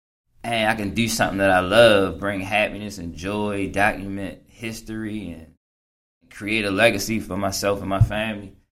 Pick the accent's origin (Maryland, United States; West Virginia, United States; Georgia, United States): Maryland, United States; Baltimore; because when you're a child, first of all, growing up in Baltimore, like, you had to be tough.